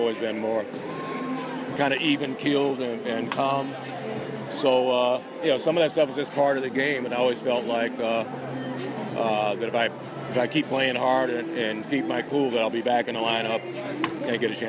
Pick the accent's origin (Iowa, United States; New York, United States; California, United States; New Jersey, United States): California, United States; Compton; I'm from Los Angeles. You know, I grew up in Compton, so